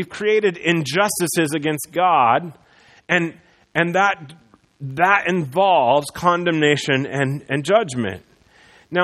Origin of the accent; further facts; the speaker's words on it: Iowa, United States; if you drive around the Midwest where I grew up in Iowa, you'd see these red buildings.